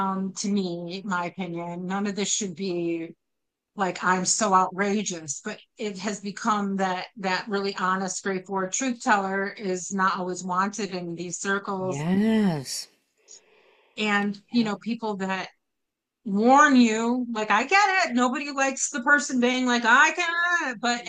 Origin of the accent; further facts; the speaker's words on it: Detroit, Michigan, United States; Believe me, I'm from Detroit, so I always tell people I'm from Detroit. I have toned this down over the years.